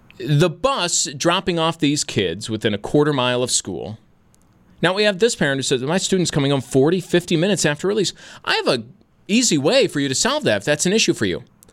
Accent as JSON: {"language": "English", "region": "New York", "country": "United States", "tie": "born or raised there", "said": "I grew up in the Sweet Home District. I know the areas around the elementary schools."}